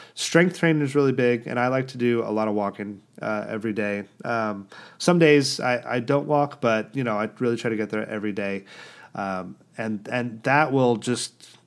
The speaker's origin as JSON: {"language": "English", "country": "United States", "lives_now": "United Kingdom", "said": "So, yeah, I'm American. I do live in the UK."}